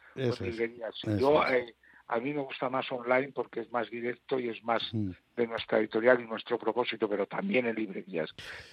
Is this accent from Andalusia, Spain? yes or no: no; León, Castile and León, Spain; now in Madrid, Spain; yo he sido de León, más que mi edad, yo he sido de León. No, soy todavía de León.